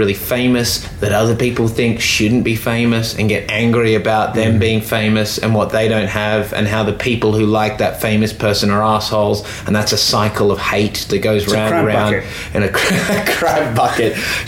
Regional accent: Australia; accent: flat Australian; when I go to a club gig and I open my mouth, if I'm properly Australian, I've got a flat accent, but they still know I'm an Australian.

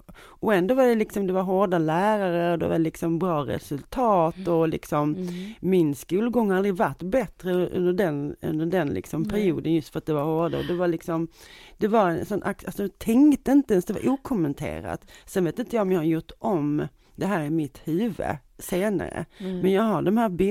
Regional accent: Helsingborg, Skåne, Sweden; jag växte också upp i Helsingborg. Mm. Och jag minns, jag växte upp på Söder, som man kallar det för. Och då gick jag Gustav Adolfskolan.

